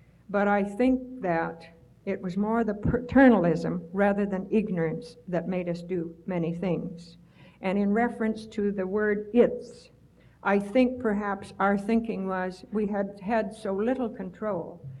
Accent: Nome, Alaska, United States; born there; But I was born in Nome. My father was one of the gold seekers in the gold rush. Very proud of my pioneer heritage, not only in the pioneering of Alaska, but in aviation.

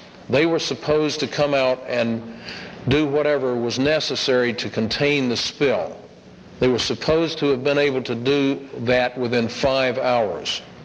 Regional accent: Cordova, Alaska, United States; I came from Cordova to begin with.

